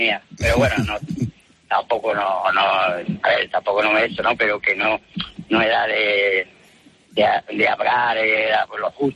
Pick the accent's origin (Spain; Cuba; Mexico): Spain; Barcelona, Catalonia; Yo soy de Barcelona.